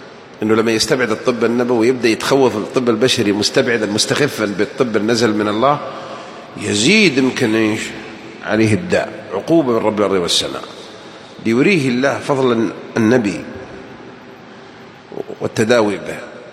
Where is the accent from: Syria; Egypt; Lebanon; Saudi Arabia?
Saudi Arabia; Najd; ويسمونها عندنا بنجد الفقع.